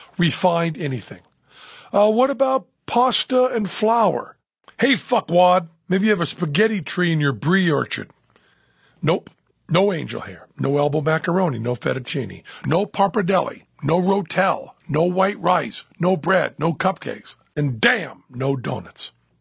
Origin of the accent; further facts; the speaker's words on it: Massachusetts, United States; I'm from Massachusetts, and regardless of what those liars in Vermont will tell you, Massachusetts is the best maple syrup